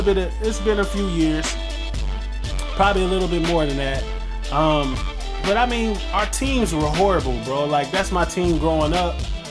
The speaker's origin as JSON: {"language": "English", "town": "Seattle", "region": "Washington", "country": "United States", "said": "I'm from Seattle. For everybody that think I'm from Cali, no, we from Seattle."}